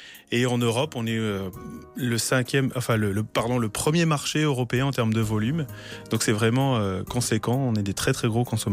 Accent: St. Pierre & Miquelon; moved away as an adult; now in France; mon patronyme trahit un petit peu mes origines. Je suis né à Saint-Pierre-et-Miquelon.

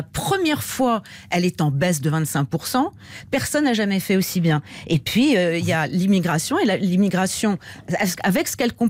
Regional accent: United States; Oui, hein, voilà. Je suis américaine.

